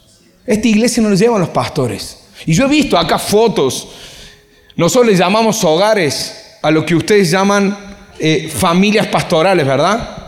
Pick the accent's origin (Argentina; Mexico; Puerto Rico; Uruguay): Argentina; Villa Corina, Buenos Aires; born there; Nací en Villa Corina.